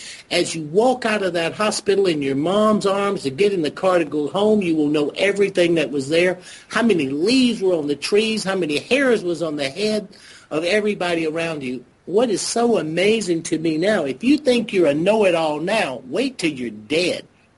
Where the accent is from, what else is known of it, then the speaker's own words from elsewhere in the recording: South Carolina, United States; And I grew up in fundamentalism in South Carolina, and as most of you know, everybody goes to hell in South Carolina.